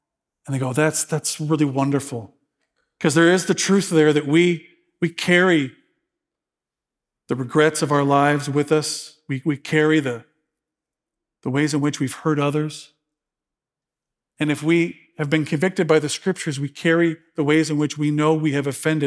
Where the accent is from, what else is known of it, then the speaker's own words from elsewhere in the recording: United States; I define myself as a male of Irish and Scottish descent, and I'm an American, and you know, I was born here, so I'm kind of a Christian.